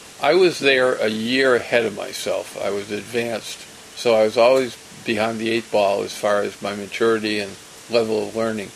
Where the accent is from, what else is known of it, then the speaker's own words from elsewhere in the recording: Brockton, Massachusetts, United States; also born or lived in San Francisco, United States; No, we moved from San Francisco at the end of the war, and I grew up back here in New England in Massachusetts in Brockton, where my family had been in the shoe business.